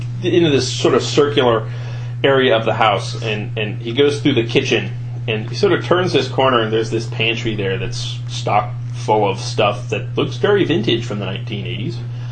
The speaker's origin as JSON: {"language": "English", "country": "Ukraine", "tie": "born or raised there", "said": "Growing up in Ukraine does that."}